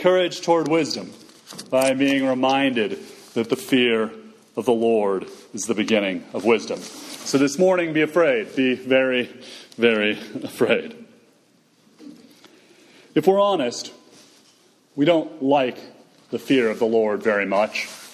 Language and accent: English; Texas, United States; As is often pointed out, I'm from Texas, and somewhere deep in my Texan soul, there's a preacher that just loves this verse from the Psalms.